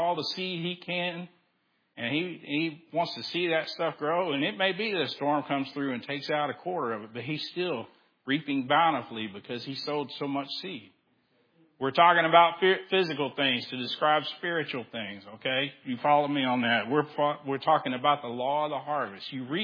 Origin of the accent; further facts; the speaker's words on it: Texas, United States; I'm from Texas.